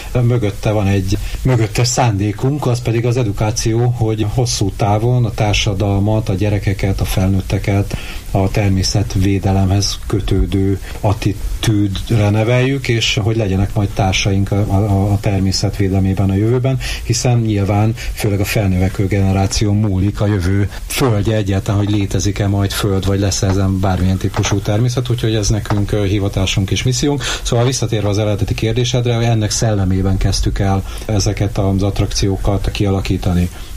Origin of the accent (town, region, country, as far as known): Miskolc, Borsod-Abaúj-Zemplén, Hungary; born or raised there; moved away as an adult; also born or lived in Szabolcs-Szatmár-Bereg / Hajdú-Bihar